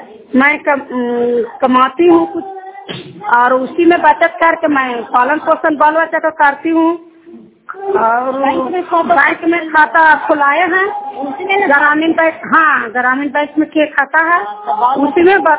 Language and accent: Hindi; Musadi, Bihar, India; मैं मुसाड़ी के रहने वाली हूँ